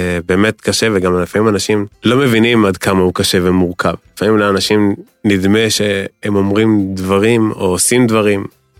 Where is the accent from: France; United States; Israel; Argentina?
Israel; Kfar Saba, Central District; born there; כן, פה, בכפר סבא.